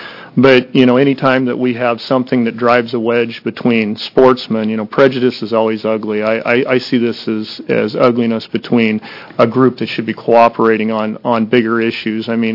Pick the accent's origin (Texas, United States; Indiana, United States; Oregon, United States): Oregon, United States; I sit here today as a young man growing up in Oregon, hunted all my life, loved to hunt, very passionate about it.